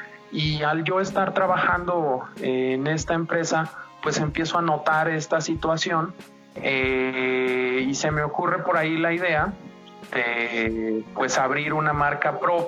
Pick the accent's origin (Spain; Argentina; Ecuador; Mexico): Mexico; estamos muy acostumbrados a que el águila nos represente como mexicanos